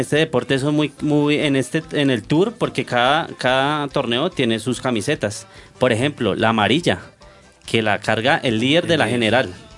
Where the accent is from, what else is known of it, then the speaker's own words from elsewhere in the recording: Colombia; que es la que más nos cataloga, sí, como colombianos